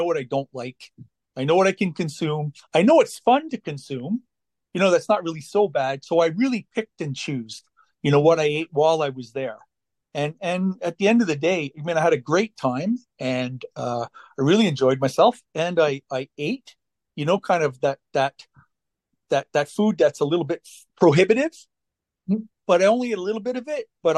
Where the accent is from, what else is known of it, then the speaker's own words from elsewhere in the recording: Canada; So I'm from Canada. I'm Canadian.